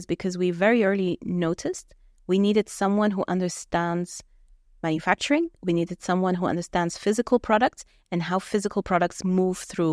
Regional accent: Switzerland; English is a second language; moved away; I grew up in Switzerland. I pick up a stone, I throw it, I hit a scientist, right?

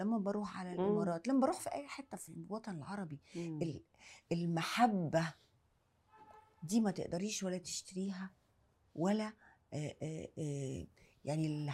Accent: Egypt; كمصريه ده مهم جدا

